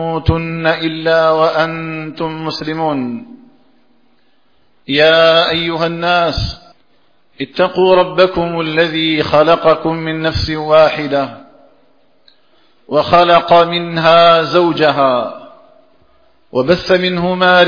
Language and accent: Arabic; Algeria; اللهم اجعل بلدنا الجزائر آمنا مطمئنا